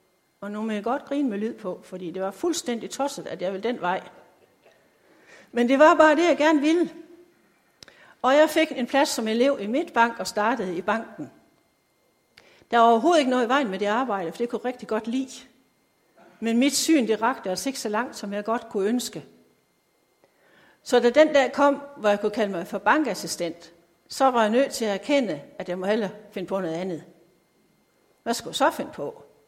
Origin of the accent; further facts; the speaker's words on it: Sønder Felding, Central Denmark Region, Denmark; Og sådan gik det til, at jeg kom til at gå i en ganske almindelig folkeskole hjemme i Sønder Felling.